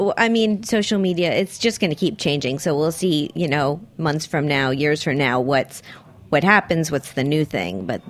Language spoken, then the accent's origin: English; Miami, Florida, United States; Growing up in Miami, I didn't know really people did that.